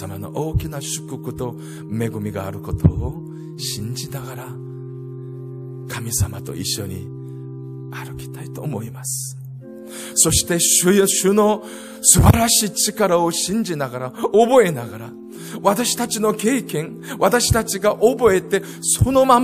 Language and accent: Japanese; Singapore; Japanese is a second language; 私たちシンガポール人がシンガポールに戻った時にも、この教会のためにお祈りします。